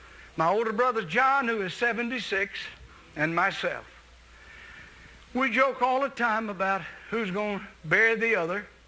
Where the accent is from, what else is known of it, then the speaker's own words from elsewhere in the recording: Camden, United States; also born or lived in Millville; in Millville, where everybody else lived, but I was raised in Camden, they came, the Camden people came to Millville and got my daddy to move all of us to Camden